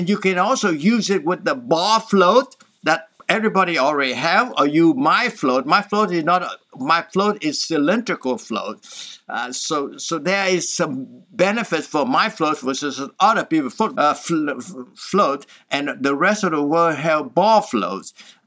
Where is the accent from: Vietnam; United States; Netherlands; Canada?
Vietnam; I'm from Vietnam, so we're from the south and we lost the war to the people in the north